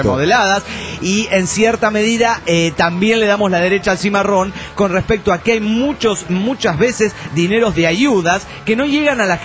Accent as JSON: {"language": "Spanish", "region": "Mexico City", "country": "Mexico", "moved": "yes", "lives_now": "New York, United States", "said": "como chilango sobreviviente del terremoto del 85"}